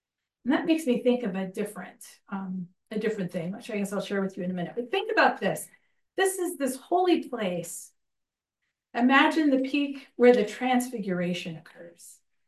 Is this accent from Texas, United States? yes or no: no; Albuquerque, New Mexico, United States; I'm from Albuquerque, New Mexico. I'm the Tewa woman.